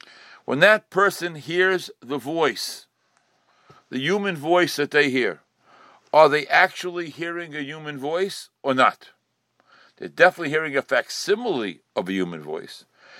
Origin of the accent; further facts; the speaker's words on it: Brooklyn, New York, United States; When I was growing up in Crown Heights, there were people who paskined that on Yom Tov you can turn on electric lights.